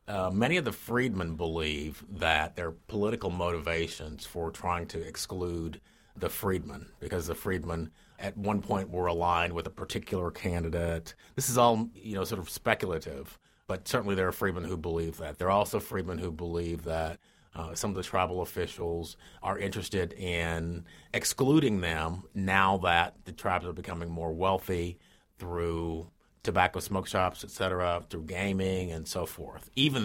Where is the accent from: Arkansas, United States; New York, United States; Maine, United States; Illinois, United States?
Arkansas, United States; Fort Smith; agreed in those treaties in 1866, negotiated in my hometown of Fort Smith, Arkansas.